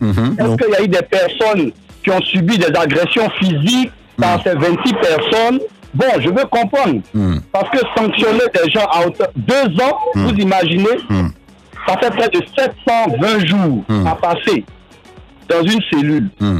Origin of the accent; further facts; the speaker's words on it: Côte d’Ivoire; Nous sommes des habitants, nous sommes des Ivoiriens.